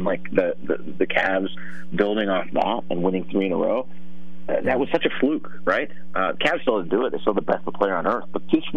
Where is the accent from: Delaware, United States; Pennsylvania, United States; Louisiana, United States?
Pennsylvania, United States; How's it going in my home state of Pennsylvania?